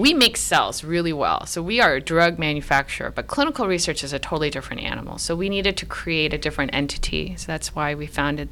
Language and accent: English; Canada; moved away; also born or lived in Bethesda, Maryland; Yeah, I grew up in Canada and then ended up in Bethesda, Maryland.